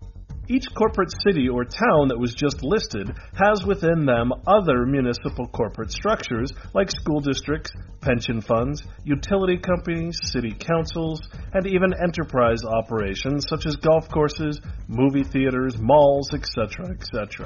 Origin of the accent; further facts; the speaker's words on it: Sacramento, California, United States; Which corporation do you live in? Ah, there's Sacramento, my hometown. So let's use California as our example state.